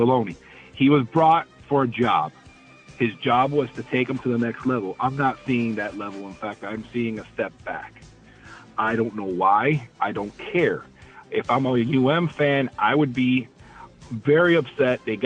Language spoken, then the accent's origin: English; Miami, Florida, United States; As a former resident of Miami, you know, that is my hometown, immortalizing the U